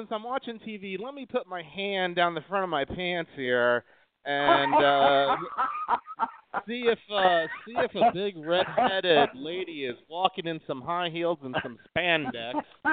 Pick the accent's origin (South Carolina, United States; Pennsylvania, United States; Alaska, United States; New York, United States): Pennsylvania, United States; State College; they stumbled along the way against my hometown team, the Penn State Nittany Lions, knocked them off in Texas.